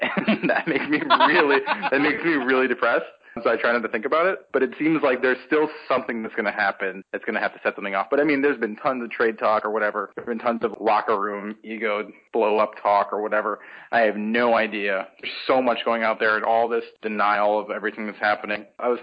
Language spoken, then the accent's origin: English; Cleveland, Ohio, United States; now in Washington, United States; I grew up in Cleveland, and then I've lived in D.C. long enough, actually, to have attended a Wizards playoff game